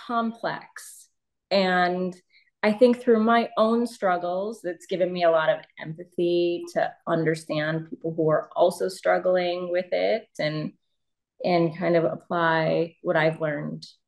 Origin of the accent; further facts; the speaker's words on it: Rockford, Illinois, United States; now in Chicago, United States; No, I am in Chicago now. I grew up in Rockford, Illinois.